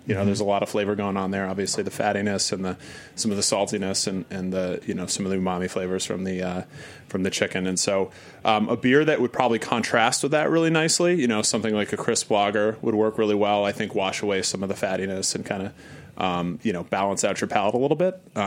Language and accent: English; Vermont, United States; So, my background, I'm actually from Vermont